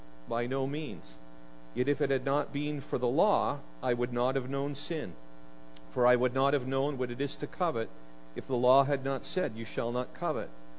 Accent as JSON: {"language": "English", "country": "Canada", "said": "I said, we're from Canada. Oh, he says, what's that like? I said, well, when we left, it was minus 28."}